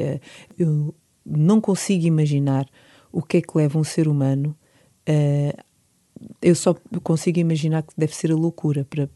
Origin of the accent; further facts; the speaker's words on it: Brazil; born there; Não, eu por acaso nasci no Brasil.